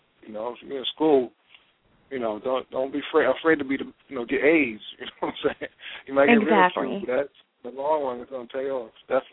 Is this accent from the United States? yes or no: yes; South Jamaica, New York, United States; I grew up in South Jamaica. I can walk a few blocks one way, me and 40 projects, you know, and I can build with, you know, people there. And I could walk a few blocks another way and be in Jamaica States